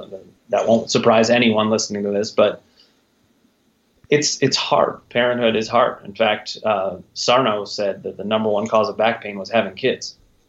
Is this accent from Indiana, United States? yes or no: no; Cleveland, Ohio, United States; It's funny, you know, growing up in Cleveland, so many people grew up with a chip on their shoulder here.